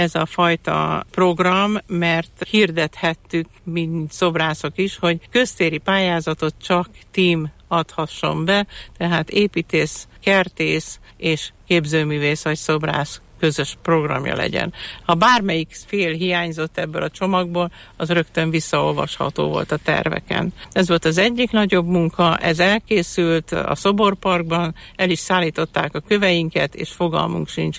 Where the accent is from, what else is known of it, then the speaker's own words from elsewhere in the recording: Szabadszállás, Bács-Kiskun, Hungary; born there; vagy és szabadszálláson, én ott születtem, úgyhogy nekem azért is egy különleges, kedves történet, hogy valamit így visszaadhattam annak a térnek, ahonnan elszármazok.